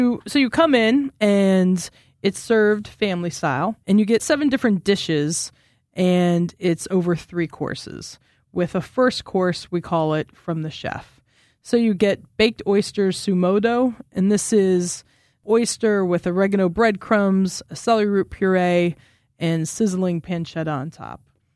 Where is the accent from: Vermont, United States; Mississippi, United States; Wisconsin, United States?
Wisconsin, United States; maybe it's just because I grew up in the Midwest and, you know, I'm from Wisconsin